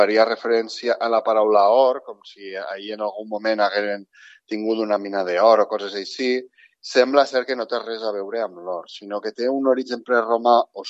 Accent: Vila-real, Valencian Community, Spain; que sóc de Vila-real

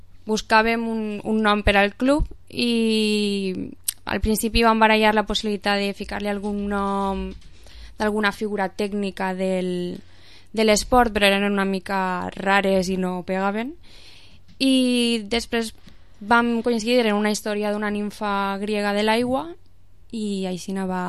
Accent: Castelló, Valencian Community, Spain; No, jo soc de Castelló.

